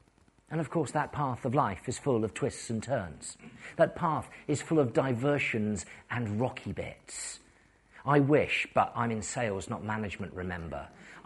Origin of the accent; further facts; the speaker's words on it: Plymouth, South West England, United Kingdom; I come from Plymouth, from the northeast edge of Plymouth. I like to describe the parishes I'm from runs from the airport up to the moor.